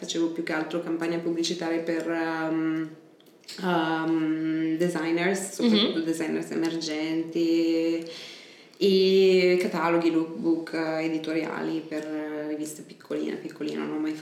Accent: Brescia, Lombardy, Italy; also born or lived in Milan / London; now in New York, United States; Io sono di Brescia.

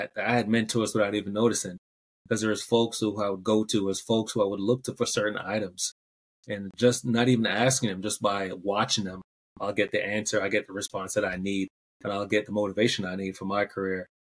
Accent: Saint Elizabeth, Jamaica; So I come from St. Elizabeth, the Southwest region. St. Elizabeth, the area they call it breadbasket of Jamaica. Mostly known for grown produce.

